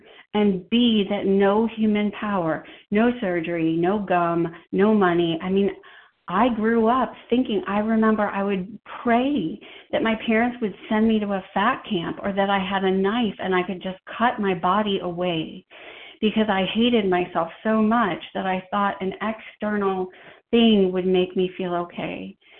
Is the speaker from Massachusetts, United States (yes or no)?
yes; Wellesley, Massachusetts, United States; I grew up in Wellesley, Massachusetts, which if you don't know, is a very affluent town